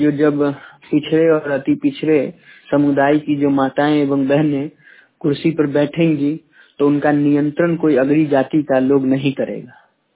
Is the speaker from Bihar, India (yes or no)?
yes; Ujiyarpur, Bihar, India; मैं उजियारपुर प्रखंड का निवासी हूँ।